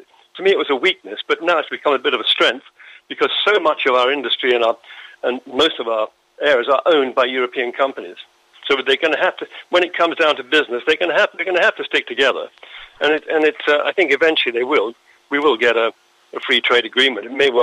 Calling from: Islington, London, United Kingdom; from Islington.

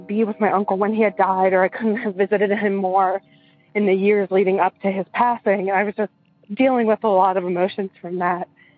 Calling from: Maryland, United States; I'm calling from Western Maryland.

